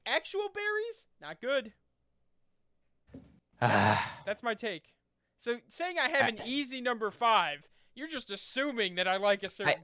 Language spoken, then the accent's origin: English; United States; So, we hope that it happens because we're from America.